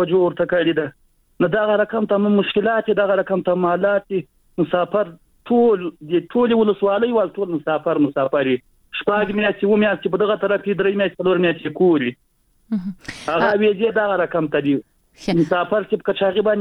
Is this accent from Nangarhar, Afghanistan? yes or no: no; Khak-e Afghan, Zabul, Afghanistan; زه خپله د زابل دي ولایت یم، خاک افغان دي ولسوالۍ یم.